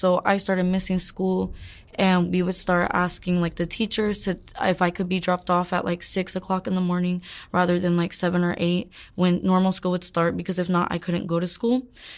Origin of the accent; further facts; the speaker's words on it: Joshua Tree, California, United States; In the Southern California area towards Palm Springs. So Joshua Tree, California.